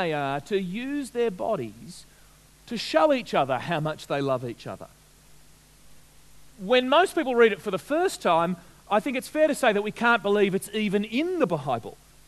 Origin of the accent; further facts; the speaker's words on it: Deloraine, Tasmania, Australia; When I was a young boy growing up in Deloraine, I would sometimes be in news agencies and I'd see those magazines